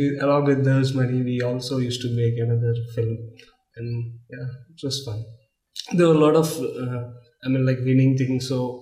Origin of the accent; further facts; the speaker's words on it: Visakhapatnam, Andhra Pradesh, India; The origin, it all started because I grew up in Vizag.